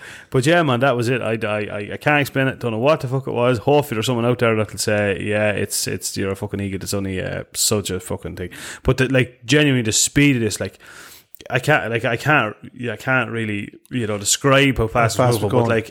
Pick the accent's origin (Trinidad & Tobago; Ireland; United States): Ireland; Enfield, Leinster; I'm the Dublin side of Enfield.